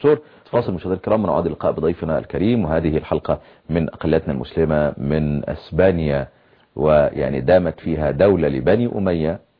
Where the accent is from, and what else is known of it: Egypt